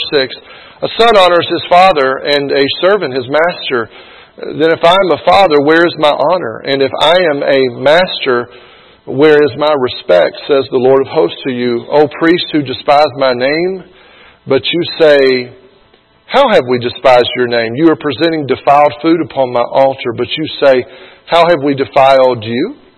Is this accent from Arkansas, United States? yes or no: yes; Blytheville, Arkansas, United States; I remember growing up in Blytheville, Arkansas